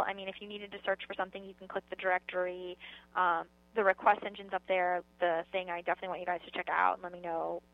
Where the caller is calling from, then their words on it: Orlando, Florida, United States; We're actually in Orlando.